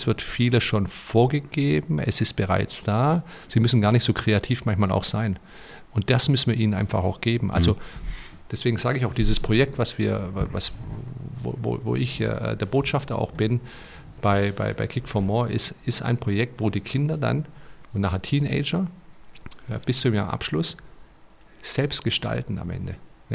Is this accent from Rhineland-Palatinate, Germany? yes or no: no; Stuttgart, Baden-Württemberg, Germany; So war es bei mir. Ich bin in Stuttgart aufgewachsen.